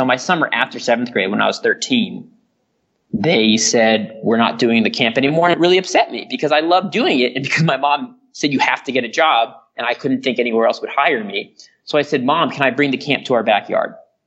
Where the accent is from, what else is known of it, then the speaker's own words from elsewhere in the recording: Los Angeles, California, United States; And I grew up in Los Angeles, and I grew up very fortunate.